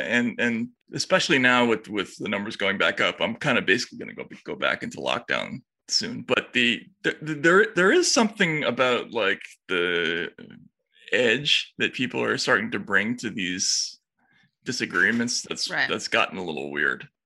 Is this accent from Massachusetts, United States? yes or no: yes; Boston, Massachusetts, United States; I'm from Boston